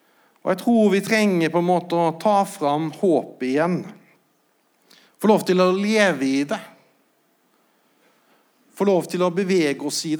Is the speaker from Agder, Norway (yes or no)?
no; Haugesund, Rogaland, Norway; Jeg tenkte jeg vokste opp i Haugesund, og da hadde vi tekst-TV.